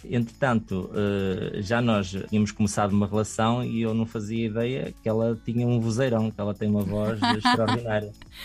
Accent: Portugal; Somos portugueses

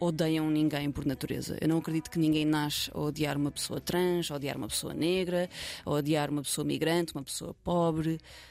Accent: Lisbon, Portugal; cresci em Lisboa, portanto, não sei o que é sequer 3% da dificuldade que muitas pessoas passam neste país.

